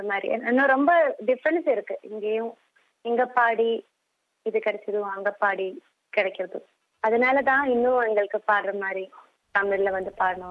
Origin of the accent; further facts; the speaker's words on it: Alappuzha, Kerala, India; now in Chennai, India; நான் வந்து கேரளாவில் அலப்பின்னு ஒரு இடத்துல தான் என்னோட சொந்த ஊர். இங்க படிச்சு இப்போ மெட்ராஸ் யூனிவர்சிட்டி மியூசிக் எம்ஏ முடிச்சாச்சு. இப்போதுக்கு அப்புறம் நான் சென்னை செட்டில் ஆயிட்டேன்.